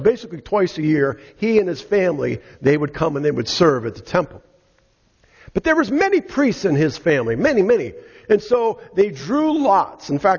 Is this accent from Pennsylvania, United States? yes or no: yes; Titusville, Pennsylvania, United States; I grew up in Titusville, Pennsylvania, a small steel town in western Pennsylvania. That's where I considered my childhood home.